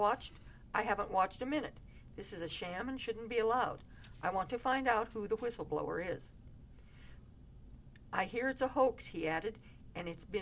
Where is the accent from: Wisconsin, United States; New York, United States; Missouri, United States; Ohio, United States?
Ohio, United States; I thought of my home country in Northeast Ohio, full of working-class boys and farm boys who had no college deferments.